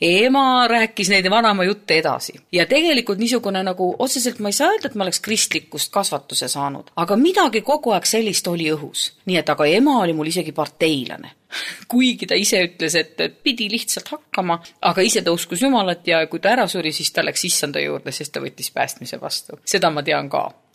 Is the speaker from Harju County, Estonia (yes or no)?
no; Jõhvi, Ida-Viru County, Estonia; also born or lived in Palivere; Oma gümnaasiume aja või noh, nagu too aeg öeldi, keskkoolis käisin mina ja lapsepõlve elasin mina Jõhvis. Ja tulin pedas õppima, siis ma läksin tagasi veel korraks sinna Jõhvi ja töötasin seal, siis ma abiellusin ja seoses abikaasaga sattusin Läänemaale.